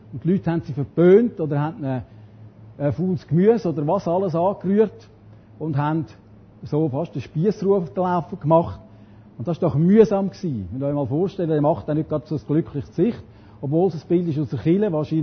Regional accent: Zurich, Switzerland; accent: Zurich; Ich habe vielleicht ein bisschen komischen Dialekt, aber ich bin als Häsenoffizierssohn aufgewachsen. Die längste Zeit von meinem Leben habe ich im Kanton Zürich gewohnt und darum tönt das jetzt ein bisschen zürcherisch.

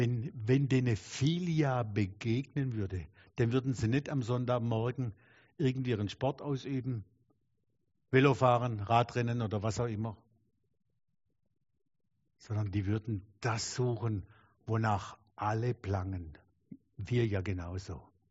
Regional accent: Baden-Württemberg, Germany; Ich bin aus dem Schwabenland und die können ja auch fast ähnlich wie die Schweizer schaffe Hüsle bauen, gell?

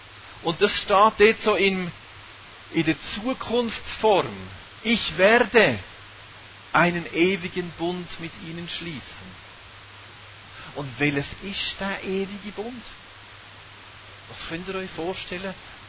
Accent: Norway; Ich bin halt Norweger, versteht ihr?

